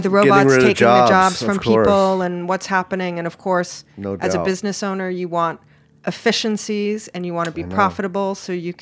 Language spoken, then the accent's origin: English; Hawaii, United States; now in New York, United States; I'm originally from Hawaii, so I like warm apartment.